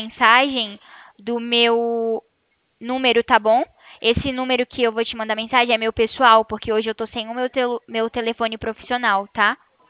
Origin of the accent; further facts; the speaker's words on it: Itatiba, São Paulo, Brazil; É que eu sou de Itatiba.